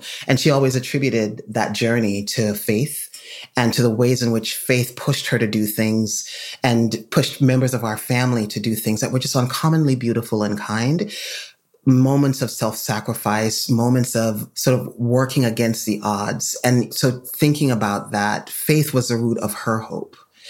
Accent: Jamaica; now in United States; So I grew up in Jamaica, came to the United States.

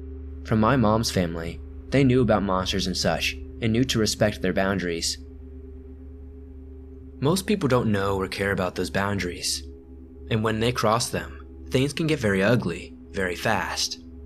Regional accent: Oklahoma, United States; also born or lived in Washington; When my parents divorced, I was just about 5 years old, and my mother got full custody of me, so I grew up in Oklahoma with her mainly.

